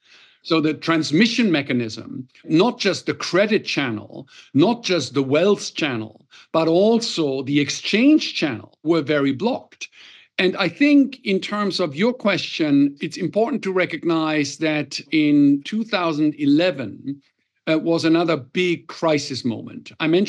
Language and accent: English; Germany; now in Japan; as you know, I'm from Germany